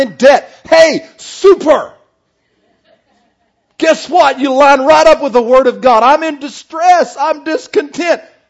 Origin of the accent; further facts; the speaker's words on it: Slaton, Texas, United States; I grew up in Slayton, Texas. Can any good thing come out of Slayton, Texas?